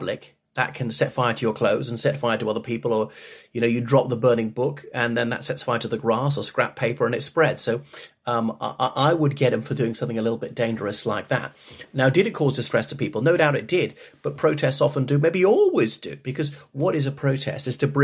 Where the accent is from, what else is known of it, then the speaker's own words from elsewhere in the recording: Ireland; from Ireland.